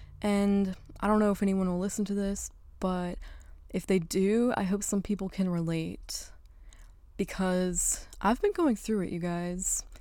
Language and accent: English; Mississippi, United States; moved away as an adult; now in Chicago, United States; Mind you, I grew up in Mississippi, so I moved from Mississippi to Chicago, Illinois. Just like that.